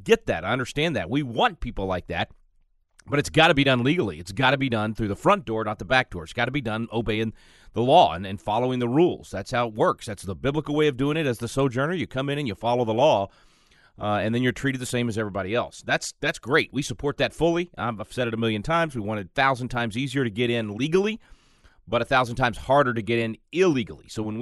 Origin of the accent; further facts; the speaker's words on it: Texas, United States; And here in my home state of Texas, we're definitely feeling it.